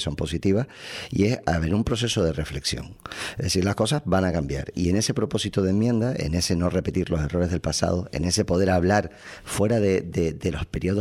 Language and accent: Spanish; San Cristóbal de La Laguna, Canary Islands, Spain; Voy a poner un ejemplo de mi pueblo, de La Laguna.